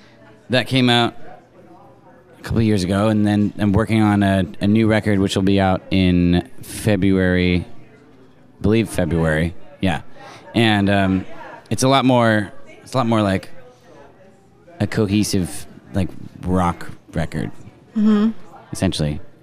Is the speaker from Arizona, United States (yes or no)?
no; Forestville, California, United States; now in Sebastopol, United States; But I'd like to say that I'm from Forestville, because it's 20 minutes away, and that's kind of like where I grew up.